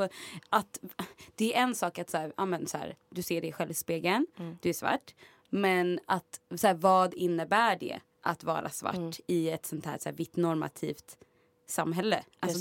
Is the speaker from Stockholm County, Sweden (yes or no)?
yes; Stockholm, Stockholm County, Sweden; Jag är så från Stockholm.